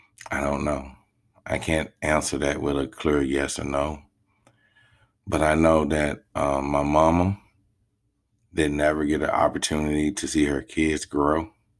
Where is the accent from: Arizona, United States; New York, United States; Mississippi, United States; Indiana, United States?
Mississippi, United States; Greenwood; And the reason I'm down here in my hometown, Greenwood, Mississippi, is because they're trying to let him out.